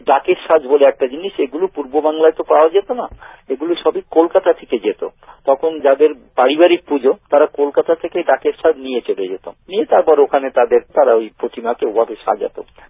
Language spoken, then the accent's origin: Bangla; Khulna, Khulna Division, Bangladesh; moved away; আমি খুলনা শহরে জন্মেছি এবং দীর্ঘদিন আমি খুলনা শহরে বসবাস করেছি দেশ বিভাগ পর্যন্ত।